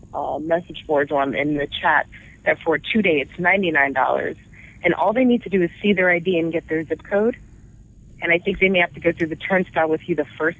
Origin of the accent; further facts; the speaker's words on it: New York City, New York, United States; I'm a city kid. I'm from New York. I can't understand the Compton thing.